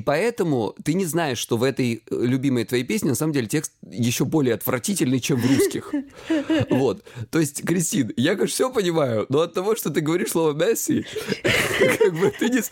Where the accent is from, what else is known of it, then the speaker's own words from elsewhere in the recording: Krasnodar Krai, Russia; мне 36, я психолог, я мужик, я лысый и я с Кубани.